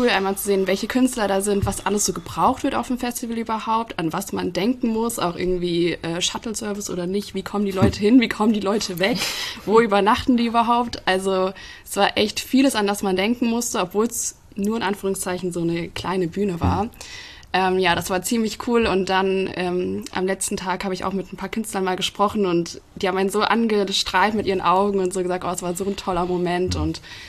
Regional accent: Fulda, Hesse, Germany; Also ich komme eigentlich auch direkt aus Fulda, also aus Sickels, für die, die es noch genauer wollen.

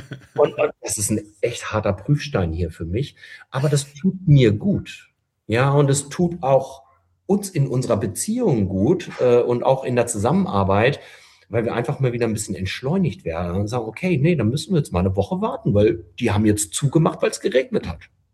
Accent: Germany; Also und da gilt es vielleicht so ein Stück weit wieder zurückzufinden, wir als Deutsche.

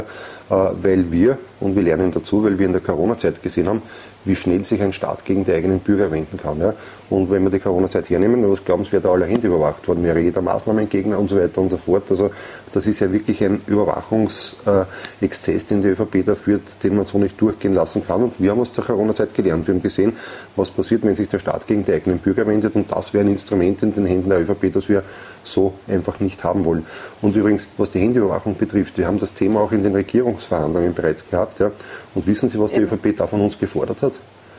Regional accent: Austria; Auch da hätten wir als Österreicher wissen müssen

